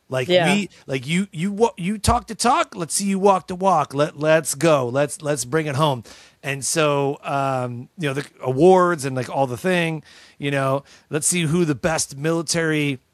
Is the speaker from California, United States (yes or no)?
no; Detroit, Michigan, United States; Like I'm from Detroit, so the closest we do barbecue would be like maybe St. Louis style, but more like Kansas City, I think.